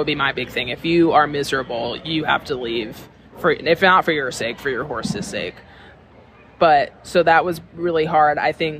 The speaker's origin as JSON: {"language": "English", "town": "Chicago", "region": "Illinois", "country": "United States", "said": "So technically I'm from Chicago, but I spend half of the year in Ocala for the winter and then the other half in Virginia for the summer."}